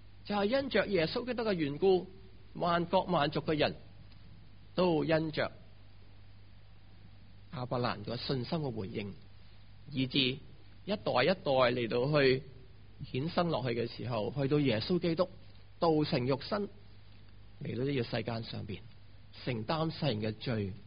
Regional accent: Guangdong, China; 当我们广东人来到读这个闪字的时候

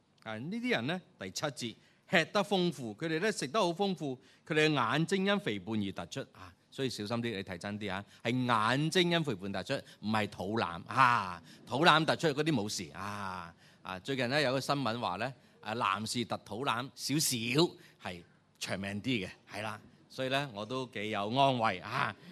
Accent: China; 我哋中国人有一句说话叫做善有善报

